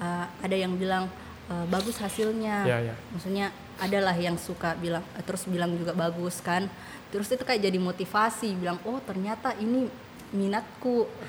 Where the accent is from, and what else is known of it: Central Sulawesi, Indonesia; accent: Palu